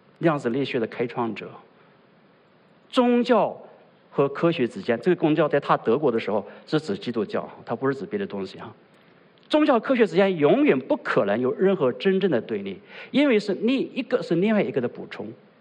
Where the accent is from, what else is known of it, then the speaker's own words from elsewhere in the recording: China; 我们在中国大陆或者在无神论环境中长大的人